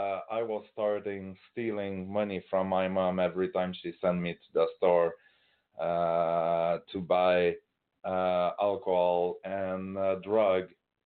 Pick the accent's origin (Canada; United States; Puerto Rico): Canada; Quebec; I was born in 1981. I'm from Quebec, just in case people didn't realize it.